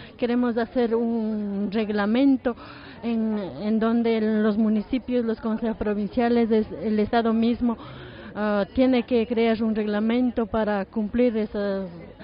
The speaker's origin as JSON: {"language": "Spanish", "region": "Chimborazo", "country": "Ecuador", "said": "Soy de Ecuador, del Sierra Centro de Chimborazo."}